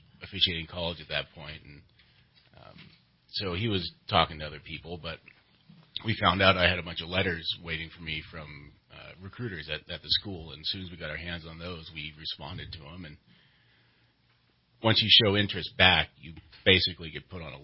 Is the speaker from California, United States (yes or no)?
yes; Redding, California, United States; Yeah, so I grew up in Redding, went to Enterprise High School, and graduated in 2001.